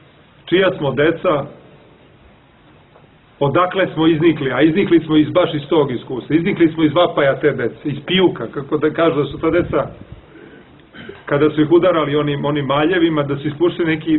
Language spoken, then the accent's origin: Serbian; Belgrade, Serbia; evo ja koji sam odrastao u Beogradu